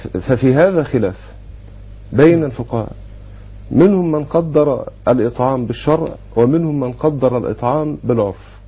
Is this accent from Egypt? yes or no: yes; Egypt